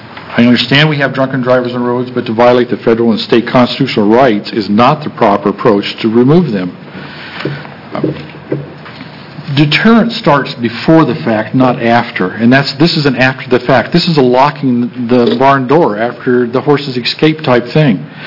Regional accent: Oregon, United States; I'm from Linn County.

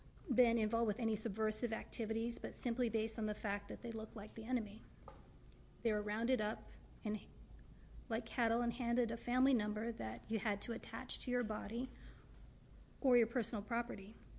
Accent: Hood River, Oregon, United States; I experienced many instances of racial prejudice growing up in Hood River.

